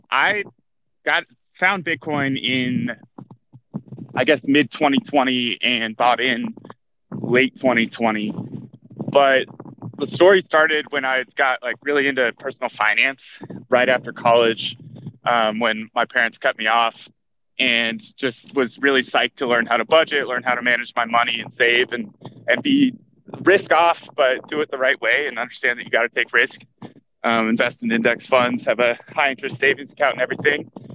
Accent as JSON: {"language": "English", "town": "Paonia", "region": "Colorado", "country": "United States", "tie": "born or raised there", "said": "I moved back home to my hometown, Peonia, where the vineyard is, and built a house with my dad."}